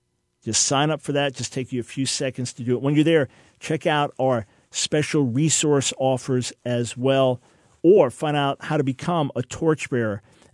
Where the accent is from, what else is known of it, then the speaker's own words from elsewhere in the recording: New York, United States; And hey, I'm a New Yorker, so I understand about the good business and I understand about the attitude.